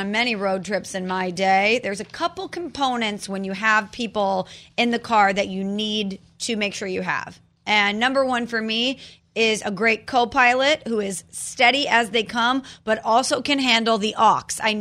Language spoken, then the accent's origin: English; Midwest, United States; I'm from the Midwest. I can drive 5-6 hours without even blinking or breaking a sweat.